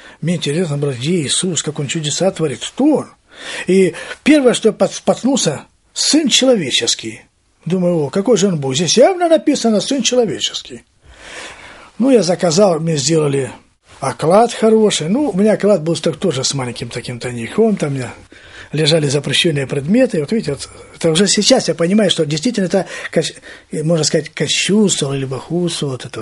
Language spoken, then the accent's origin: Russian; Ukraine; born there; потому что я родился на Украине.